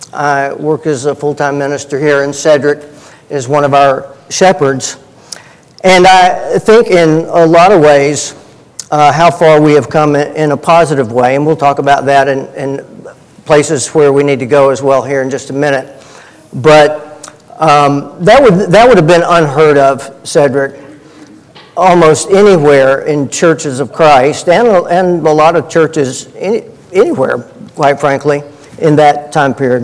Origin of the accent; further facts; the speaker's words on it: Birmingham, Alabama, United States; I don't remember growing up in Birmingham. I don't remember seeing whites-only water fountains or seeing signs saying, you know, blacks go here, whites go here.